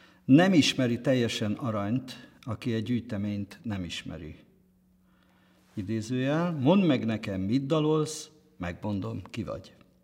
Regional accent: Northern Hungary, Hungary; ugye falusi fiú vagyok, bár nem paraszt gyerek, hanem lelkész volt, lelkész családba születtem be Észak-Magyarországon, egy olyan lelkész családban

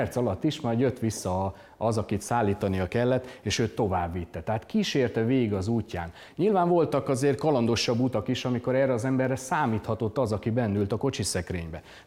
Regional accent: Győr, Győr-Moson-Sopron, Hungary; Törzsgyökeres győri vagyok, tehát nem messziről jöttem.

